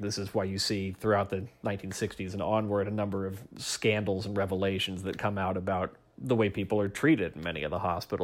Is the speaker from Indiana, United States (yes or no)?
no; Oregon, United States; I'm thinking about my home state, Oregon.